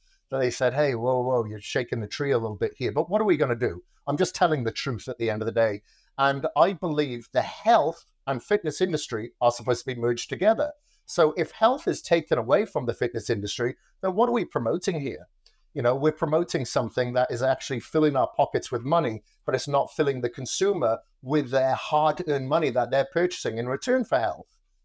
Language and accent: English; Wales, United Kingdom; I wish there was somebody that was telling me all these things as I was growing up in Wales.